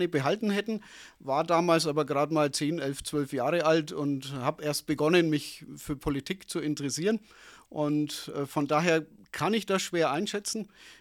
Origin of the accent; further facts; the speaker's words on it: Hersbruck, Bavaria, Germany; born there; Ja, Hersbruck ist meine Geburtsstadt, kenne ich von daher recht gut